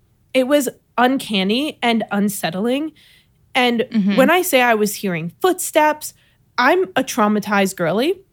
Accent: New York, United States; But I grew up in New York, so everything was farm back then, you know?

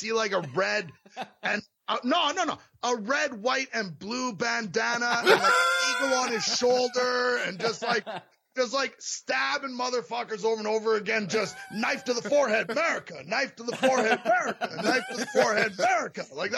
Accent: Alberta, Canada; I'm from Alberta. We, you know, I spent a lot of my life doing construction and working on the oil rigs.

